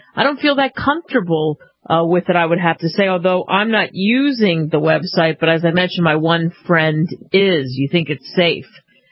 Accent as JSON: {"language": "English", "region": "New Jersey", "country": "United States", "said": "I like Wawa coffee, too, just so you know, because I am from New Jersey as well."}